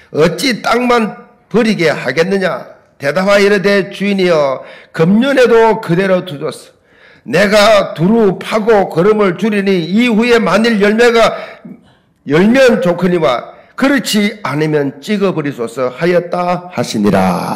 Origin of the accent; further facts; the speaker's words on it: Busan, South Korea; 또 부산 사람으로서 느끼는 게 있거든요. 그 부산 사람만이 할 수 있는 그 인간미란 게 있습니다.